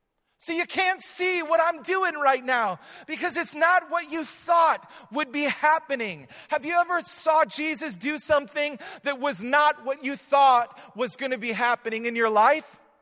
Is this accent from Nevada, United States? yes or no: no; Wisconsin, United States; I grew up in Wisconsin calling it supper.